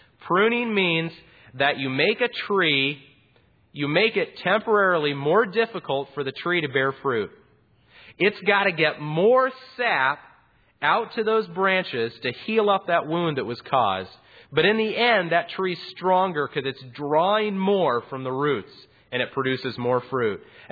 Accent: Salt Lake City, Utah, United States; I grew up in Salt Lake City, Utah, and in our backyard, we had three big peach trees.

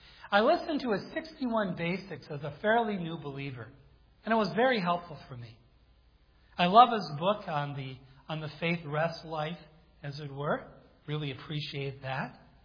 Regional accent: Minnesota, United States; I'm from the Iron Range, you know, so that was just way over my head.

